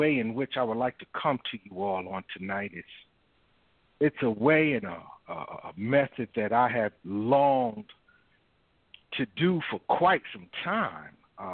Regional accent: Hackensack, New Jersey, United States; It's like when I was a little boy growing up in Hackensack and I got a cut

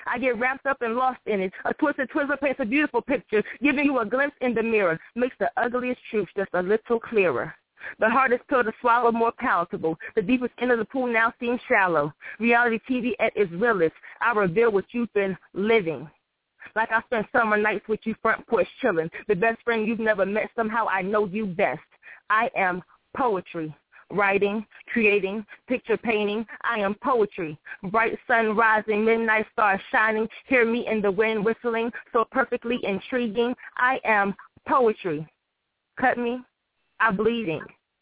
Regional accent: Hampton, Virginia, United States; from Hampton, Virginia.

